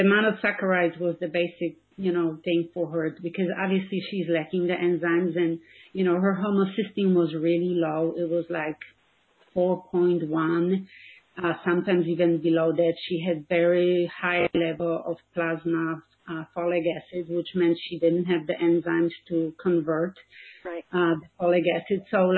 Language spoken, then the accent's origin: English; Poland; you know, I'm from Poland, so my mother always made big portions.